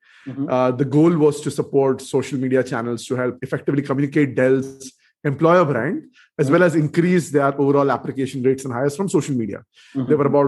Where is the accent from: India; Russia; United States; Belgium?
India; Belgaum, Karnataka; And out of a small town called Belgaum, which is my hometown in Karnataka, I ended up hiring top talent